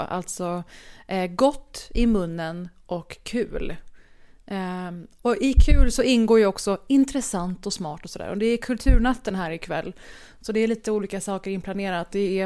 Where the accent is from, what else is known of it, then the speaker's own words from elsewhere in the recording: Sweden; Jag är svensk och från Mellanöstern.